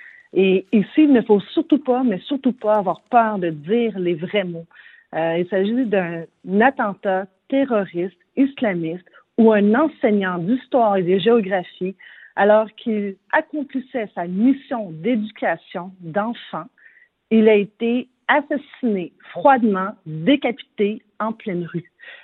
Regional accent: Quebec, Canada; Et même nous, chez nous au Québec, on n'est jamais à l'abri des dérives

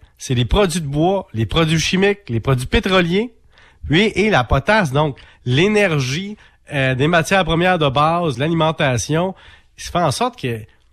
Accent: Salaberry-de-Valleyfield, Quebec, Canada; Moi, je viens de Valleyfield. Tu comprends que c'était pas mal proche.

